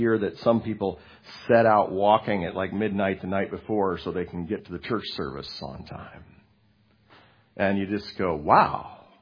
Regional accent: Juneau, Alaska, United States; now in Marsing, United States; Because I came from Alaska where we had I was in a church fellowship about the size of this one. And I mean, we were the mega church in town.

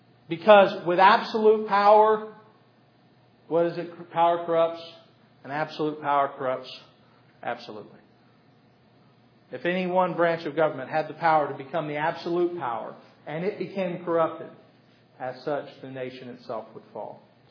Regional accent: United States; not just because I'm an American, maybe that has some influence on it

